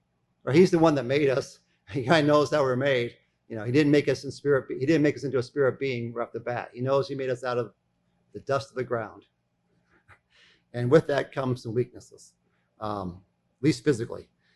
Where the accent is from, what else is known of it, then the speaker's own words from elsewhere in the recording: Australia; I go back to the church area where I grew up in Australia.